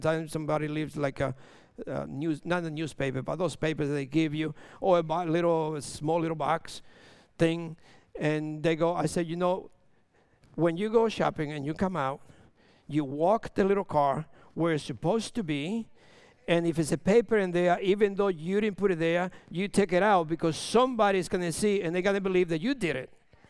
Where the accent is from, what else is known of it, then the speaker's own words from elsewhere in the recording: Dominican Republic; I'm from Dominican Republic, and I don't walk on eggshell.